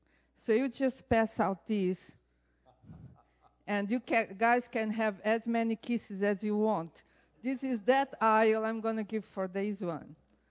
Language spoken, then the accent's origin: English; Angola; born there; English is a second language; I was born in Africa, and Africa, Angola was a colony of Portugal. If you make counts, I was born in 1960